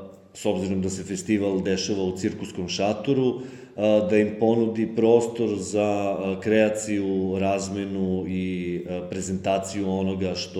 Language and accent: Serbian; Pirot, Southern and Eastern Serbia, Serbia; now in Belgrade, Serbia; Mnogi od nas uopšte nisu Beograđani, ja sam konkretno iz Pirota